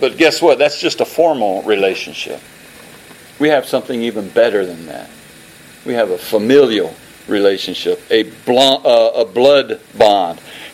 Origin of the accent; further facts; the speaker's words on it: United States; born there; Yeah, I love being American. I thank God that I was born in this country